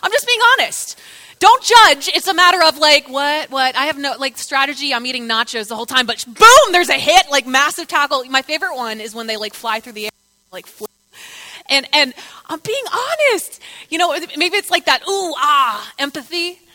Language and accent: English; East Coast, United States; Also, I've been known to talk fast. I'm from the East Coast.